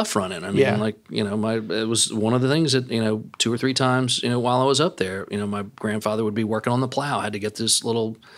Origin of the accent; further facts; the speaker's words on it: New Orleans, Louisiana, United States; where the sort of country club set that I grew up with in New Orleans, you know, spent time around the pool at the tennis club in the summers